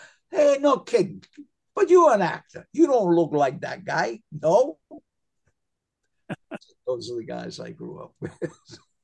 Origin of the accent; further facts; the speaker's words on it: New York, United States; you know, I'm from New York. This is the way I used to talk over there when I used to be with the guys.